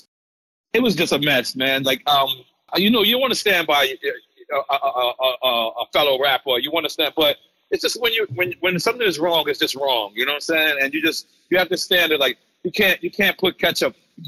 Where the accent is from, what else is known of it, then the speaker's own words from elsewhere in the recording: Queens, New York, United States; No, I'm from Queens. Jackson Heights.